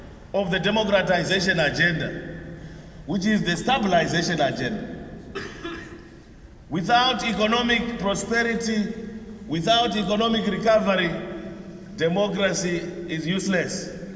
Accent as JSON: {"language": "English", "country": "Zimbabwe", "said": "I'm coming from Zimbabwe"}